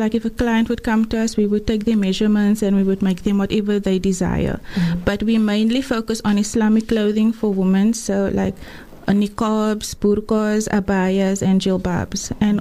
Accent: Atlantis, Western Cape, South Africa; now in Bellville, South Africa; I'm from Atlantis. I'm originally from Atlantis. I grew up there. And I'm currently living in Bellville.

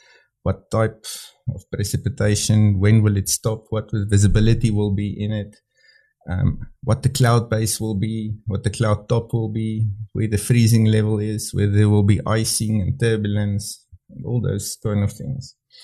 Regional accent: Bloemfontein, Free State, South Africa; if I grew up in Bloemfontein, here on the edge of the desert

